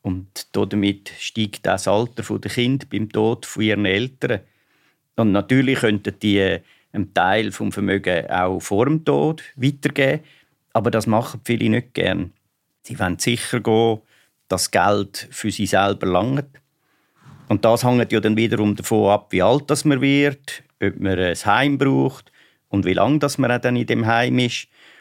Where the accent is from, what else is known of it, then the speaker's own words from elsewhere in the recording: Uznach, St. Gallen, Switzerland; Der hat in Uznach gewohnt. Das ist das gleiche Dorf, wo ich aufgewachsen bin.